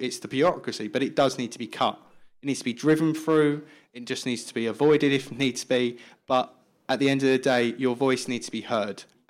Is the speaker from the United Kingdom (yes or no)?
yes; Southend-on-Sea, East of England, United Kingdom; I mean, I grew up in Southend in Essex. Like, I'm not saying anything bad against it, but it's a very different place.